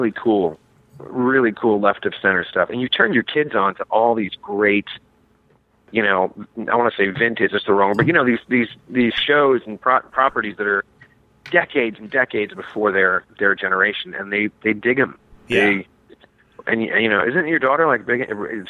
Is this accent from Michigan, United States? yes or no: no; Minneapolis, Minnesota, United States; also born or lived in St. Paul; now in Los Angeles, United States; I'm from Minnesota, Minneapolis. Well, I was born in St. Paul, and I've been out in L.A. now for 21 years.